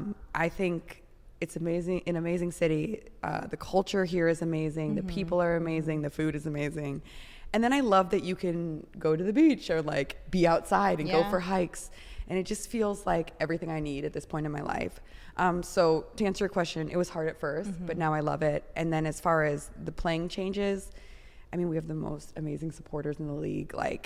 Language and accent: English; Chicago, Illinois, United States; now in Los Angeles, United States; I'm from Chicago.